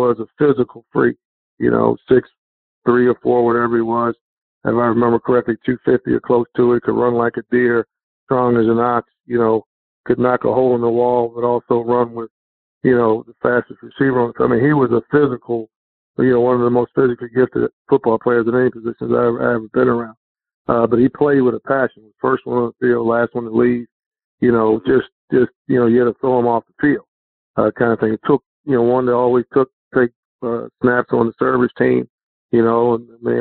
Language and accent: English; Baltimore, Maryland, United States; The one place I hadn't worked in was my hometown, that's Baltimore.